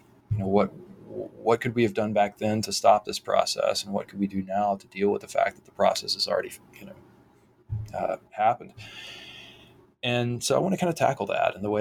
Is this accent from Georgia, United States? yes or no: yes; Thomasville, Georgia, United States; in my hometown where I live again now, Thomasville, Georgia, there was a, you know, we had our our sort of moment in the sun in the 60s, 70s, and 80s, part of the 90s, when we had some plants and factories